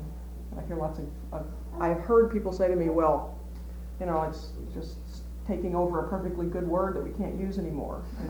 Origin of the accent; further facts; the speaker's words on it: the South, United States; now in Midwest, United States; where I grew up in the South, the word lesbian carries a particularly negative connotation with it